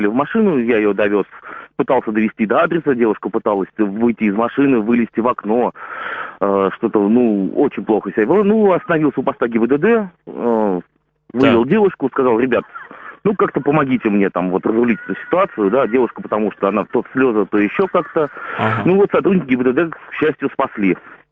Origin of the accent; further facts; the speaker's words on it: Moscow, Russia; то есть я работаю, я москвич.